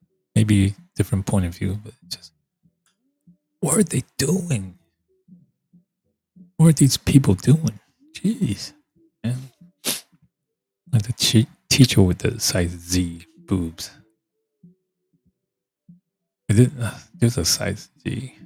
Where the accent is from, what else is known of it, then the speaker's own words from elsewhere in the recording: Taiwan; It was on the TV when I grew up in Taiwan. We get Japanese channels coming in.